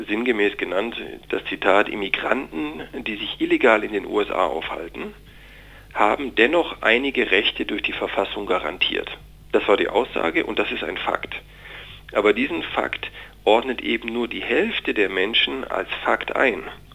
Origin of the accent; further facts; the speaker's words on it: Germany; Gerade wir als Deutsche sollten aufpassen